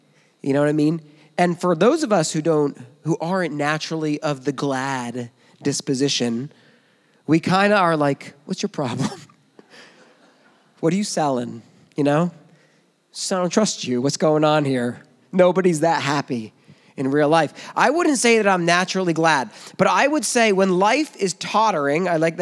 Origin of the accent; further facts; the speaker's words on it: United States; You know, as an American, I feel safe.